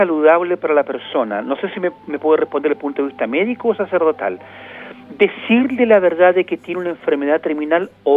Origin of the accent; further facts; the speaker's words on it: Chile; muchas veces dejamos todo para última hora como buen chileno